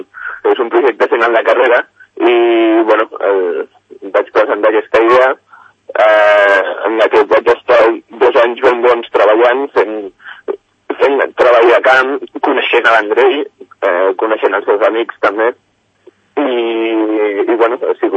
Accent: Barcelona, Catalonia, Spain; m'ha fascinat una mica la idea de que jo soc de Barcelona des de fa, bueno, 25 anys, tinc 25 anys

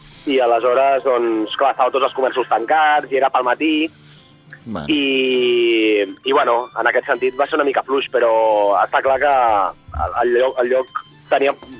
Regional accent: Barcelona, Catalonia, Spain; Nosaltres som de Barcelona Ciutat.

